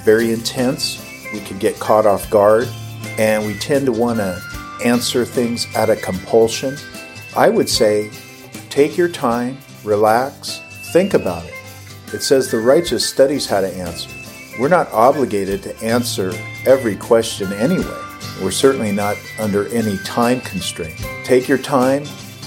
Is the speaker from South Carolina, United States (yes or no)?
no; Washington, United States; moved away as an adult; also born or lived in California; And in 2006, I left my hometown and home area of Washington State in the USA and moved down to California.